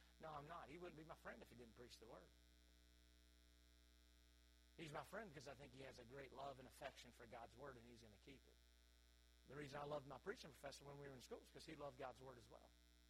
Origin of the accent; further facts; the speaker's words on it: Charlotte, North Carolina, United States; I'm from Charlotte, North Carolina. Amen. I'm a Tar Heel bred and a Tar Heel.